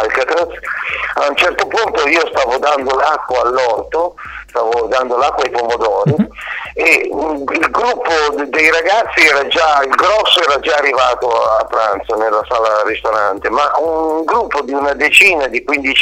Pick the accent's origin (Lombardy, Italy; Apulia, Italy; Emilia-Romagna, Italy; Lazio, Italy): Lombardy, Italy; sono di Milano, di un paesino vicino a Milano